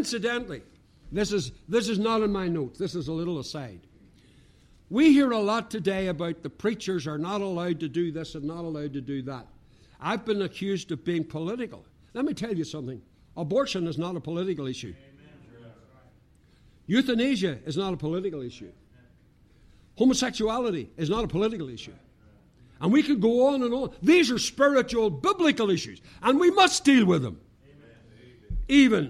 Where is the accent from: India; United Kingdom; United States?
United Kingdom; Now, you forgive me, I came from the British Isles. And for centuries, we've had kings or queens.